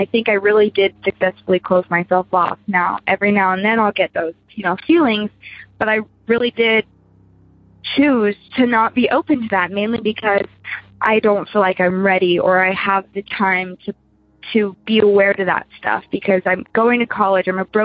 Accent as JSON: {"language": "English", "region": "Utah", "country": "United States", "tie": "born or raised there", "said": "And my dad, you know, growing up in Utah, you'd think we'd be religious, but we're actually not."}